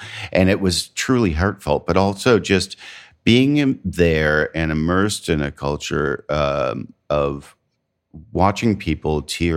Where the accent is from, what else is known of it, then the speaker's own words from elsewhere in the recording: Canada; now in United States; I'm Canadian and I live in the South. Mm-hmm. I am not from the South. I was not born here.